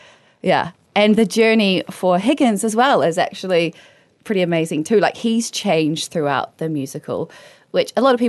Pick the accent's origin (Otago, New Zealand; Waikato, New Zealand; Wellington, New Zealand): Otago, New Zealand; Queenstown; also born or lived in Tauranga; I was born in Tauranga, but I grew up in Queenstown, and I did shows with Showbiz Queenstown